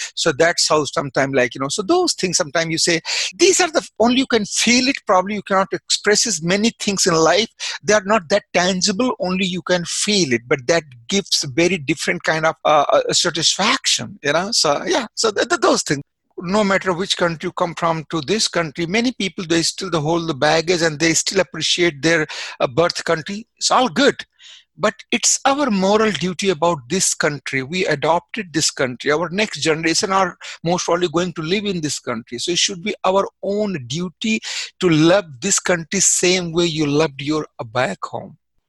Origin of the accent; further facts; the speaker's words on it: India; growing up in India without any electricity, without any telephone, television, automobiles, you know, so it's very different. We don't have 24-hour electricity and water supply in the villages I grew.